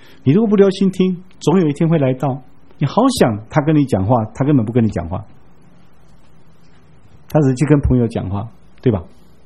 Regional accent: China; 我们中国人有一句话，有一部分道理，但是并不完全对的

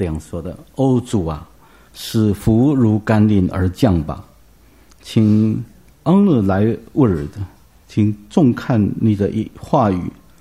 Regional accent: Taiwan; 我们台湾人都用有时候用日语就称它叫笑啊

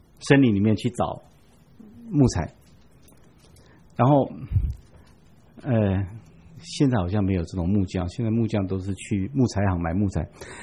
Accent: Taiwan; 我们台湾人称老年人叫老灰啊

